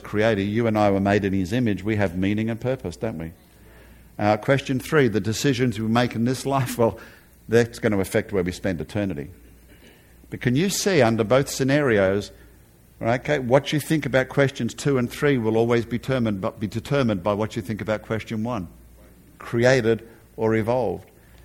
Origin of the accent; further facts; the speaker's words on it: Atlanta, Georgia, United States; Now, I'm from Atlanta, right? The heartland of the Southern Baptists, the largest denomination in the United States.